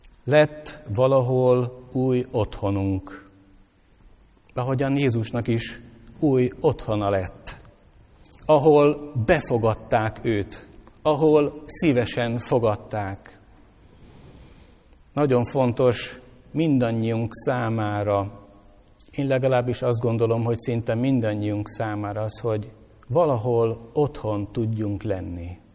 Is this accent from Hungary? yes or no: yes; Vaja, Szabolcs-Szatmár-Bereg, Hungary; Valamikor a legtöbben Vajáról indultunk, a Nyírségből, ott születtünk.